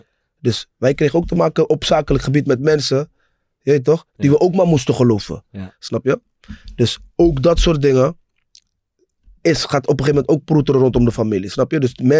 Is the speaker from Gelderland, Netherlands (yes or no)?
no; Rotterdam, South Holland, Netherlands; ik kom uit de Gelder, man. Ik kom uit Rotterdam-West, Mauritsstraat. Broer, ik woonde naast Pauluskerk.